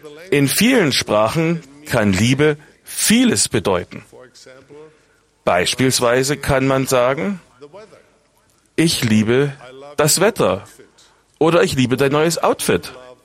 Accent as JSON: {"language": "German", "region": "East Germany", "country": "Germany", "tie": "born or raised there", "said": "Diese schönen Erinnerungen an meine Kindheit in Ostdeutschland werden mir immer teuer sein."}